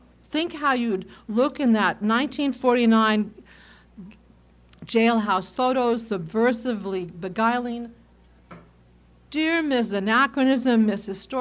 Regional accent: Los Angeles, California, United States; I grew up in Los Angeles at a time when Los Angeles was very conservative.

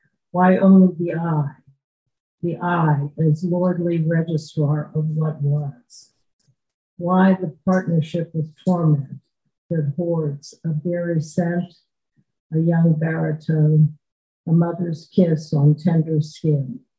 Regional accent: United States; Something that has bothered me a lot as an American Jew is the fact that many of my own people do not fully grasp or carry with them the horrible lessons of the Holocaust.

